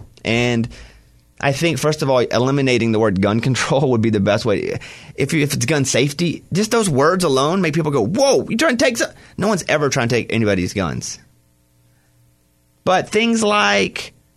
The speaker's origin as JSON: {"language": "English", "town": "Mount Pine", "region": "Arkansas", "country": "United States", "tie": "born or raised there", "said": "And you know what? Where I grew up in Mount Pine, Arkansas, we had guns. Nobody ever got shot, but we all had it."}